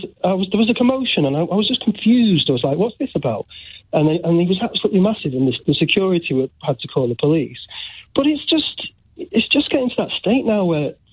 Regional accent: United Kingdom; I'm proud of a lot of things about being British, but there's a lot of parts of our history that I'm absolutely ashamed of.

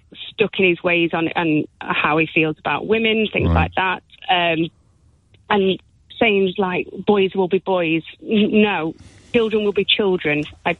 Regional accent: Chesterfield, East Midlands, United Kingdom; From Chesterfield.

